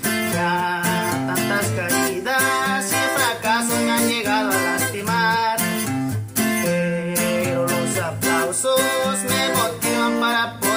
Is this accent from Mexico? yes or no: yes; Michoacán, Mexico; Con mucho orgullo soy michoacano y en cada lugar represento yo.